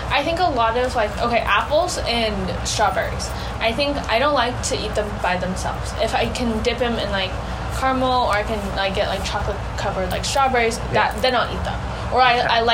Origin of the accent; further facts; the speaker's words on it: Arizona, United States; born there; I was born in Arizona.